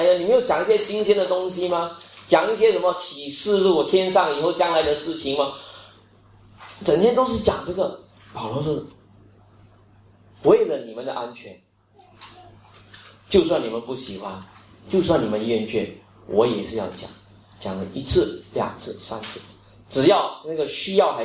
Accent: Singapore; 我们新加坡人讲的 triple confirm

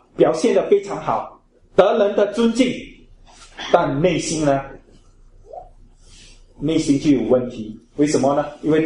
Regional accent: Singapore; 我们是新加坡的公民，在这里我们守法，在外国我们也照样守法

